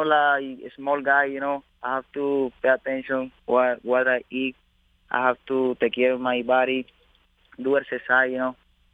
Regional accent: Venezuela; English is a second language; my dad used to win like 1,000 races in my country, and only 2 days a week.

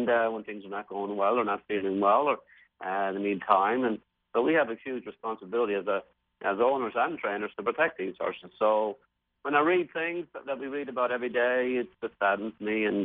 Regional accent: Ireland; growing up in Ireland, it's just such horse country.

